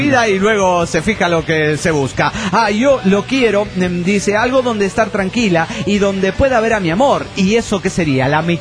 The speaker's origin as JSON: {"language": "Spanish", "town": "Hermosillo", "region": "Sonora", "country": "Mexico", "moved": "yes", "lives_now": "Spain", "said": "de Hermosillo, Sonora, México, residiendo en el sur de España."}